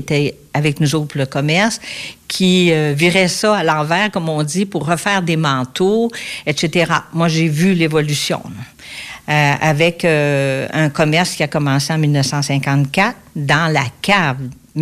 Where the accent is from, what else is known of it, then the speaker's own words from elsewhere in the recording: Saint-Mathieu-de-Rioux, Quebec, Canada; Moi, j'ai grandi à Saint-Mathieu-de-Rioux, dans le Bas-Saint-Laurent. C'est entre Trois-Pistoles puis Rimouski, pour situer les gens à Rivière-du-Loup-Rimouski, à mi-chemin. Quatrième de 10 enfants.